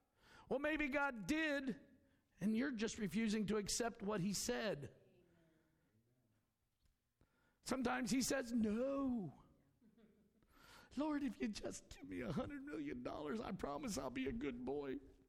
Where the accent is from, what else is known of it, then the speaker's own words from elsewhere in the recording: United States; Somebody's hatred towards me because I'm an American, because I'm male, because I'm a preacher, because I'm a Christian